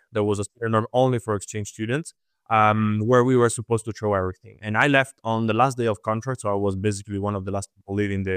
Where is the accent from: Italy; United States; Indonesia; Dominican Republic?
Italy; English is a second language; moved away as an adult; also born or lived in Germany; now in Netherlands; I moved to Germany. I'm originally from Italy. I moved to Germany in September 2021, and already in the August of 2022, I moved to the Netherlands as an exchange